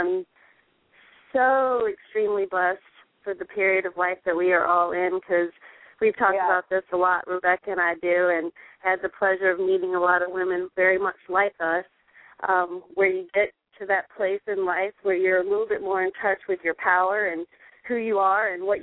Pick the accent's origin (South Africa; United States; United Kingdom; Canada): United States; Virginia; I'm just from Virginia. I have 4 amazing kids.